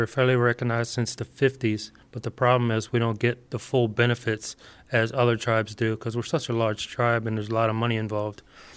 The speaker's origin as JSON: {"language": "English", "town": "Baltimore", "region": "Maryland", "country": "United States", "tie": "born or raised there", "said": "But I grew up in Baltimore. I've always been around it."}